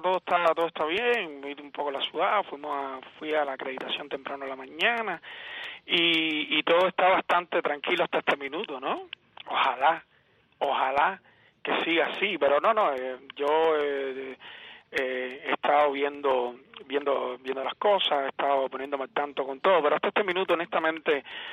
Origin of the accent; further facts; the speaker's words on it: Cuba; Yo soy cubano, vivo en Cuba y pienso en una Cuba